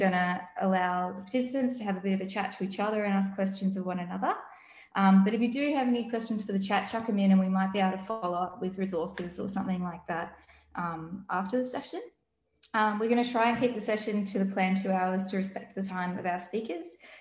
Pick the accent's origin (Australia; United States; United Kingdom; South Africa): Australia; Melbourne, Victoria; in so-called Melbourne. My ancestors settled in so-called Australia from Northern England, I think, and I grew up on Tunurong country